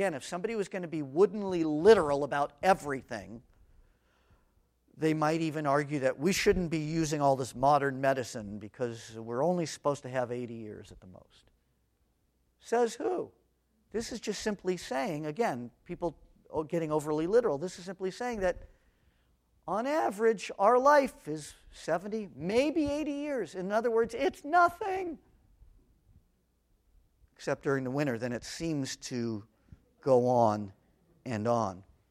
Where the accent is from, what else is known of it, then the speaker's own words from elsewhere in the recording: California, United States; And I grew up in Southern California.